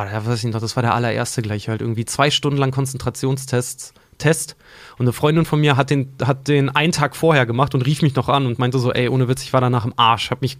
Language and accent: German; Germany; Ich bin halt aufgewachsen so im Nachwende-Deutschland